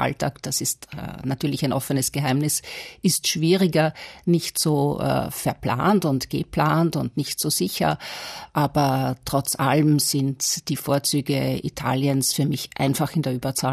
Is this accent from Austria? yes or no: yes; Austria; als Österreicherin, die doch vielleicht in gewissen Bahnen gedacht hat.